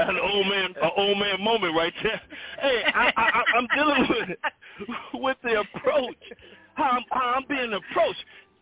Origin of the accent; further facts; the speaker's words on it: Chicago, Illinois, United States; I grew up in Chicago in the suburb